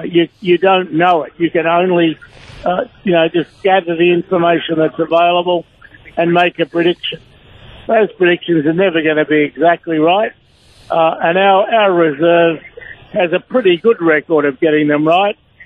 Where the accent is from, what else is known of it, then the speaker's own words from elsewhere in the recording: Australia; I'll be barracking for him because he is an Australian, and I'll always barrack for an Australian.